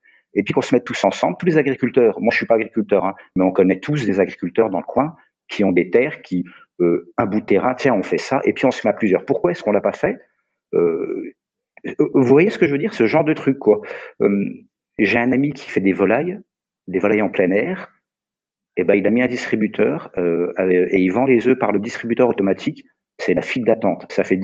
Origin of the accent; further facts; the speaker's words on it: Bourgogne-Franche-Comté, France; Alors moi, je suis de la Bourgogne.